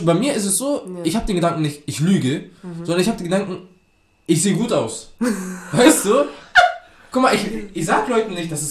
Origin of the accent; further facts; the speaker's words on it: Hamburg, Germany; ich komme ja aus dem Südteil in Hamburg, ne?